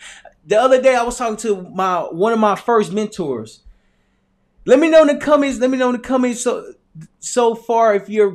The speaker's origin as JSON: {"language": "English", "town": "Little Rock", "region": "Arkansas", "country": "United States", "said": "because I'm from Little Rock, Arkansas."}